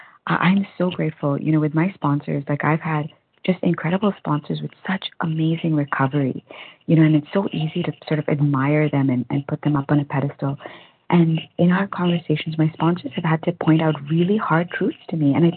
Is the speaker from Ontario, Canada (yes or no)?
yes; Toronto, Ontario, Canada; from Toronto, recovered compulsive overeater from Toronto, Canada.